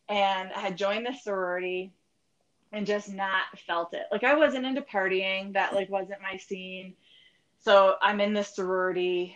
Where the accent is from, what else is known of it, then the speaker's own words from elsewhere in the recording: Birmingham, Alabama, United States; also born or lived in Georgia / Washington, D.C. / Chicago; I was born in Georgia and then was in Washington, D.C. for a while, and then suburbs of Chicago, and then came to IU after being in Birmingham for about 8 years, I think.